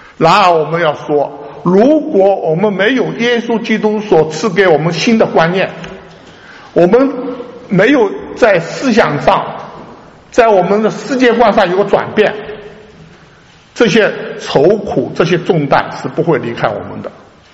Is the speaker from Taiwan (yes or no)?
no; China; now in United States; 从国内来到美国的我们从千里迢迢的中国来到美国